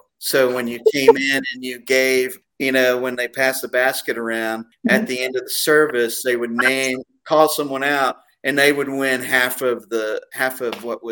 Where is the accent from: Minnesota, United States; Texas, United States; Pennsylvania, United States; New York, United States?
Texas, United States; Houston; I grew up in the Houston area